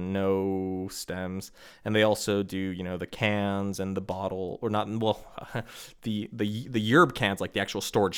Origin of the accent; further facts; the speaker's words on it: Chicago, Illinois, United States; And I grew up in Chicago, which has the second highest concentration of Polish people outside of Poland.